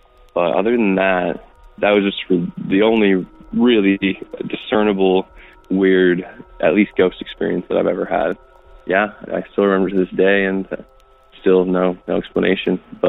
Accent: Salt Lake City, Utah, United States; I'm from Salt Lake City, but my story takes place actually in Palm Springs, California.

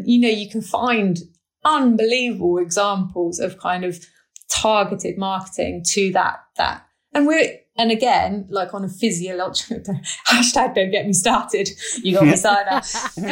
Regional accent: Stroud, South West England, United Kingdom; I grew up in Stroud, which is a small town in Gloucestershire

